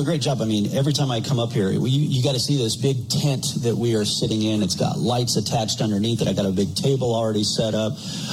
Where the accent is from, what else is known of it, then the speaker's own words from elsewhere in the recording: Montana, United States; I think growing up in Montana, you know, helps as well.